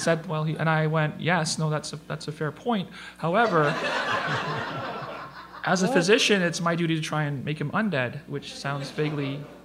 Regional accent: Ontario, Canada; I grew up in Northern Ontario

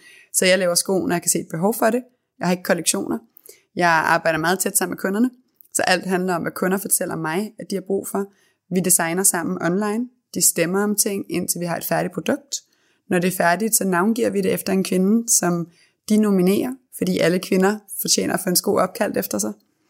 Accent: Copenhagen, Capital Region of Denmark, Denmark; also born or lived in Herning

